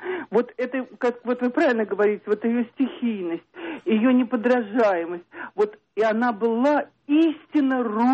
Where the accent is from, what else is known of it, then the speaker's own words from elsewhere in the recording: Moscow, Russia; я из Москвы.